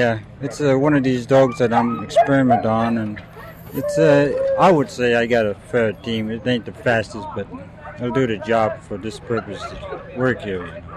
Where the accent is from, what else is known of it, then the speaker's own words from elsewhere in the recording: Ruby, Alaska, United States; I'm from Ruby there.